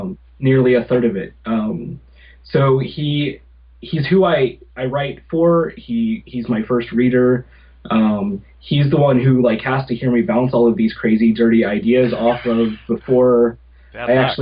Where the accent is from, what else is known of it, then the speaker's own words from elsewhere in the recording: Missouri, United States; now in St. Louis, United States; Well, I grew up in a small town in Missouri, a bit south of St. Louis, where I live now.